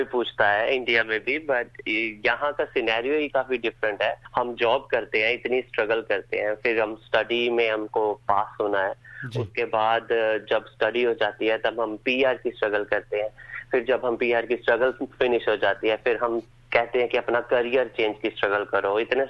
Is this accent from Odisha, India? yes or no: no; Hoshiarpur, Punjab, India; moved away as an adult; now in Australia; मैं इंडिया से होशियारपुर से हूँ.